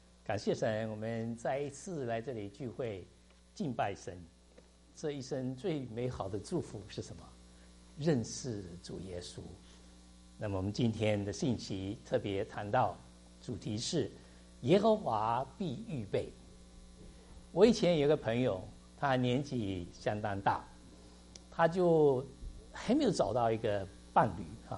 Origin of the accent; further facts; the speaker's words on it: China; 可能说在今年里面我们中国人有好处的